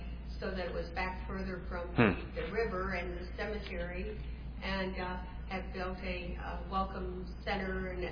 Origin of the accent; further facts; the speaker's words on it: Pennsylvania, United States; I grew up in Susquehanna County.